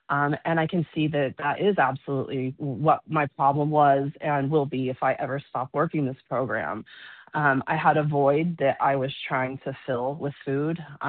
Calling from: Lodi, California, United States; R-S. That's red, as in R as in red, and F as in falcon. And I am from Lodi, California.

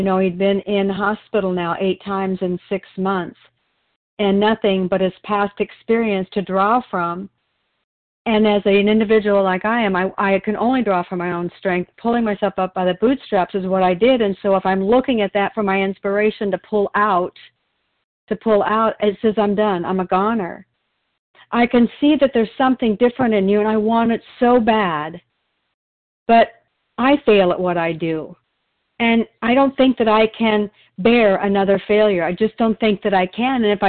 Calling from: Oregon, United States

